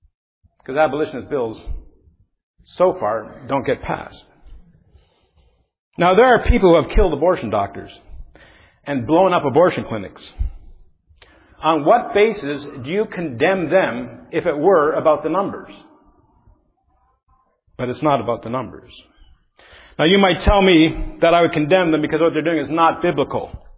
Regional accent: Canada; I'm Canadian, so I can get away with it.

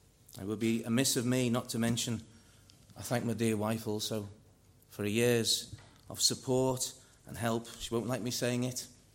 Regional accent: Liverpool, North West England, United Kingdom; also born or lived in Cyprus; And later on, we grew up in Liverpool. And when I was in Cyprus, of course, as a child of a Presbyterian household, I was baptized.

